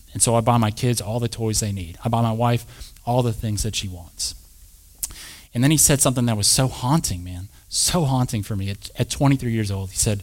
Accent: Plainview, Texas, United States; And y'all, I grew up in West Texas, a little town called Plainview. So, I mean, cotton producing is what we do.

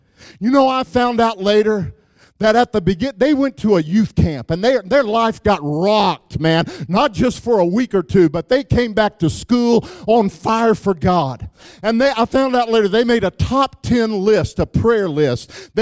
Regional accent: Wichita Falls, Texas, United States; I mean, I grew up in Wichita Falls, Texas. I mean, the only thing, we got a barbecue stand, a beer joint, and a Baptist church on every corner in Wichita Falls, Texas.

